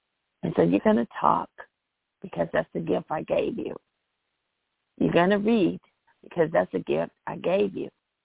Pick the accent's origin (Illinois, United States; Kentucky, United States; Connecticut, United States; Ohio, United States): Kentucky, United States; I grew up in Kentucky, and that's what I listened to.